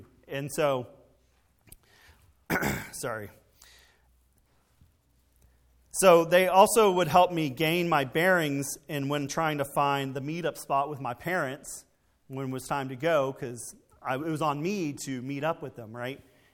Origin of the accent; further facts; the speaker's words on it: Dallas, Texas, United States; I remember growing up in the Dallas Zoo, it was kind of confusing, and that was very helpful.